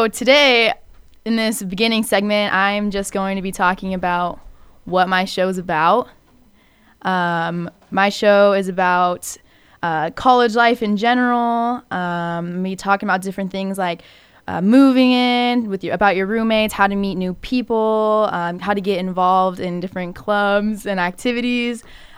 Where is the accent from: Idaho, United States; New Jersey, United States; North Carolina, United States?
Idaho, United States; moved away; for me, I moved all the way from Idaho, which was a huge, a huge change.